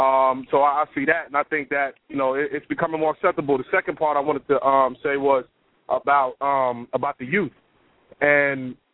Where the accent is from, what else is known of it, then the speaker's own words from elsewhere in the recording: New York, United States; coming from growing up in New York, you know, there's Puerto Ricans, Dominicans, all over the place.